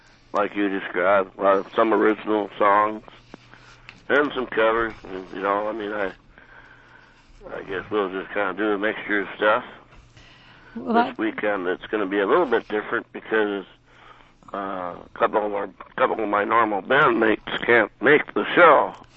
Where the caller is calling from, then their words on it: Ellendale, Minnesota, United States; I'm from Ellendale, Minnesota.